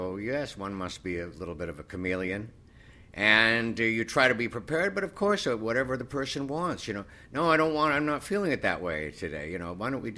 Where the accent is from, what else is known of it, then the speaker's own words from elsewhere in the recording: Canada; Country music, yeah, even up in Canada, was very big. In the afternoons, all three stations in my hometown became country stations. And so I did grow up with that sound in my head